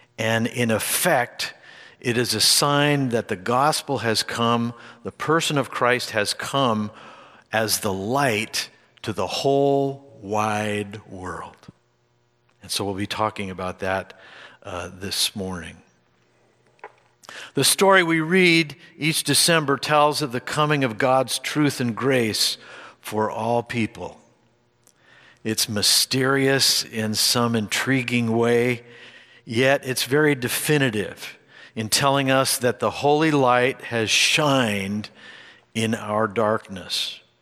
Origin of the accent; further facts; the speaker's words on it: Hollywood, California, United States; As a young lad growing up in Hollywood, I was always disappointed when it was set up in sometime in late November.